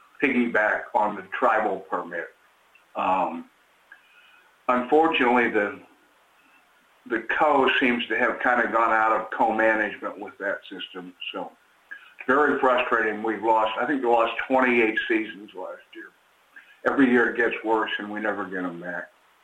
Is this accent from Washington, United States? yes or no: yes; Tacoma, Washington, United States; I'm from Tacoma, Washington.